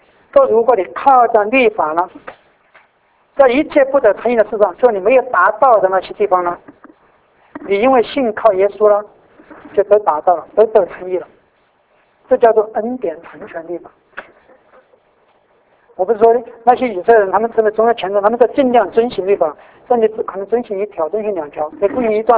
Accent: China; moved away; 不连我们中国人，我们都是来到海外才信主的，至少我是。

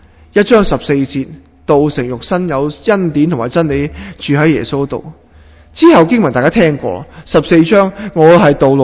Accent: Hong Kong; 我哋香港人或者广东人好少用世界呢咁嘅字嘅

